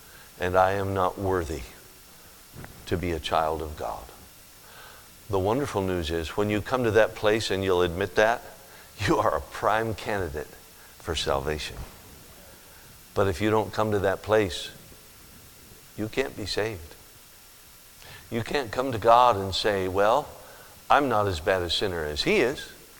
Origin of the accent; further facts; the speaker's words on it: Alaska, United States; I'm from Alaska, for those of you that I may not know. I'm from Alaska, spent all my life in Alaska. Our home church is in Alaska